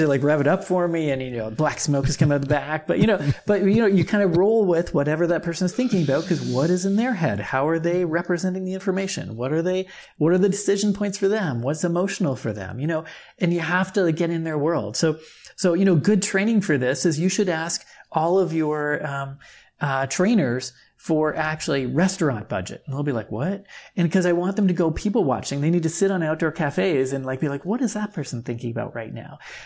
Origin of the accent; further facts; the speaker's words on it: Canada; I personally am not into, I'm Canadian, so I'm not into guns as much.